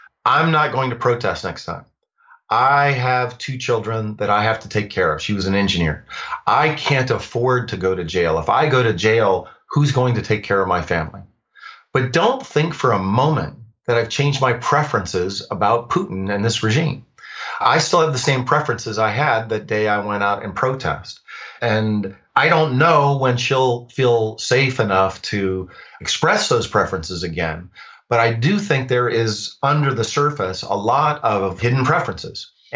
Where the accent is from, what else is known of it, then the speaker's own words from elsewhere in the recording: Montana, United States; born there; I am an optimist, and maybe that's because I was born in Montana